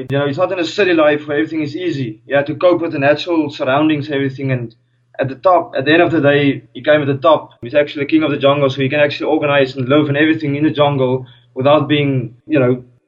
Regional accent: George, Western Cape, South Africa; I'm in Africa, but in the lower part of South Africa, which is nowadays Cape Town, but I actually come from George. I'm born in South Africa

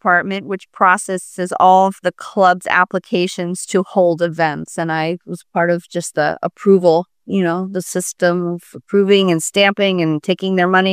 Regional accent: Connecticut, United States; Yeah, I grew up in Connecticut. So Northeast.

